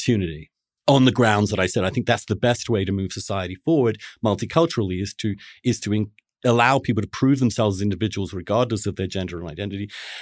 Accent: England, United Kingdom; I grew up a Catholic in England, you know. I'm a gay person.

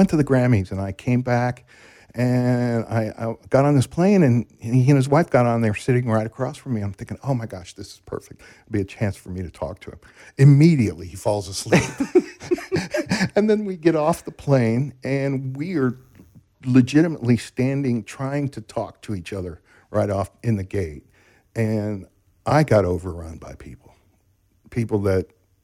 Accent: Ohio, United States; I'm a guy from Ohio. That is all I am.

